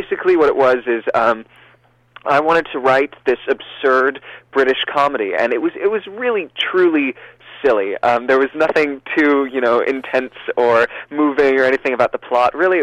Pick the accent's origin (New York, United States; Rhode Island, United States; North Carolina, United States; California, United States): California, United States; Petaluma; also born or lived in San Francisco; So I was raised in Petaluma, California. I was born in San Francisco